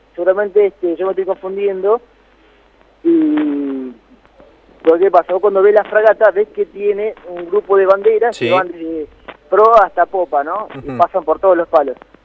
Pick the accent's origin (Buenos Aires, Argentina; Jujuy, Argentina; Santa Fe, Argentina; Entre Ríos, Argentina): Jujuy, Argentina; Perico; Yo soy de Perico